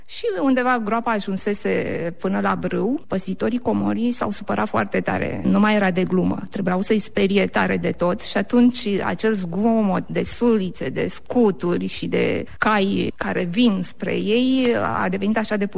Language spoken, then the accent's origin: Romanian; Dâmbovița, Romania; A vulcănenilor nu contează că suntem de la Vulcana Băi sau de la Vulcana Pandele.